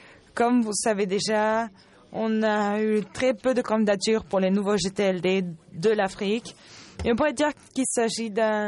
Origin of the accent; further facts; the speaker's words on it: Botswana; de Botswana, je représente la société Internet.